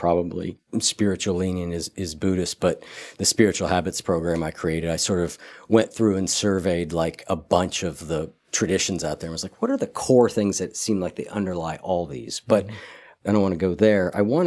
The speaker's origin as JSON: {"language": "English", "region": "Ohio", "country": "United States", "tie": "born or raised there", "said": "From my home state of Ohio."}